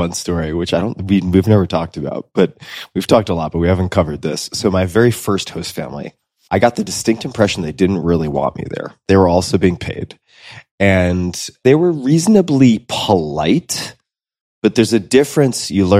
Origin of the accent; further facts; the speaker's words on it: New York, United States; like my parents were very cheap with electricity growing up on Long Island, and it was cold.